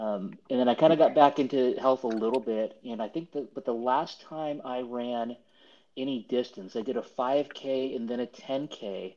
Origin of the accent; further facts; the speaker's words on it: Novato, California, United States; now in Dublin, United States; So I grew up in the Bay Area, and I don't still live in the Bay Area. I left the Bay Area for many years, moved back here in 2010, and I've been living pretty much in Dublin since then.